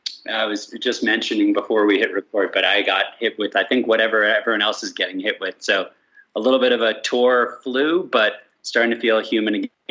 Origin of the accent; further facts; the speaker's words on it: East Coast, United States; I grew up on the East Coast in the U.S. outside D.C. went to a small private Jewish school